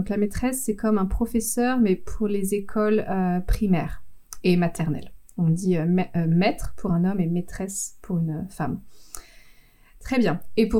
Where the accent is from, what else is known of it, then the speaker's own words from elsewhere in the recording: France; je suis française, mais je suis mariée avec un Britannique, un Anglais, et donc à la maison, il y a les deux langues, il n'y a pas une langue majoritaire qui est claire.